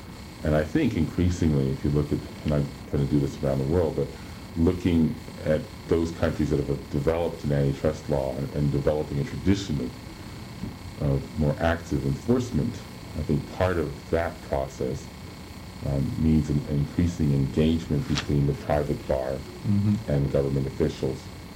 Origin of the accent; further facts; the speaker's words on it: United States; it's something that as an American antitrust lawyer, I think we would say is a good thing